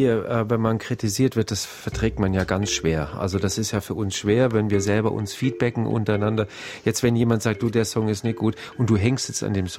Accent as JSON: {"language": "German", "country": "Germany", "said": "Also das habe ich als Deutscher schon Schwierigkeiten."}